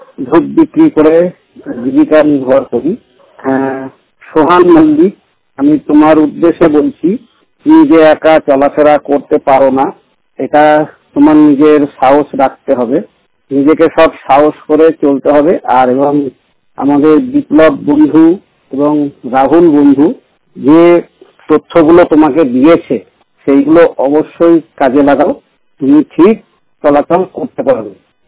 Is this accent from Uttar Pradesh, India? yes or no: no; Gaighata, West Bengal, India; now in Barasat, India; আমার দেশের বাড়ি গায়েঘাটা রামপুর, ওখানেই আমার জন্মস্থান, ওখানেই আগে আমি থাকতাম